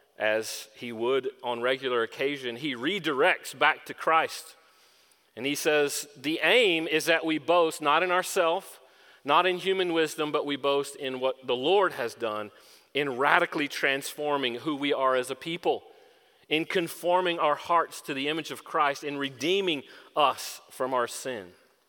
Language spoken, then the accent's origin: English; Southern US, United States; I grew up in the South, so there is some sort of endearment to it.